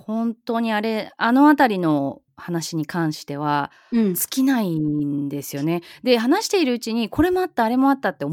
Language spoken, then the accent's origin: Japanese; Nagoya, Aichi, Japan; 私名古屋出身じゃないですか